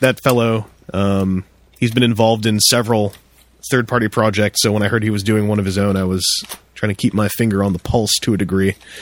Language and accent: English; Canada; No, I'm Canadian.